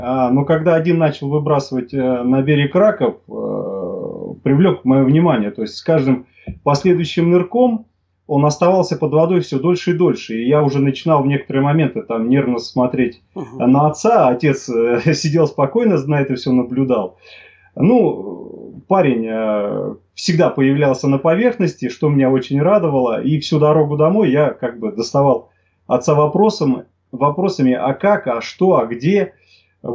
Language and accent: Russian; Korolyov, Moscow Oblast, Russia; now in Crimea; но крымчанин, так скажем, не коренной, потому что... Да, новоиспеченный. Я 2 года как проживаю в Крыму, а до этого я всю свою сознательную жизнь проживал в городе Королеве в Москве, в Московской области.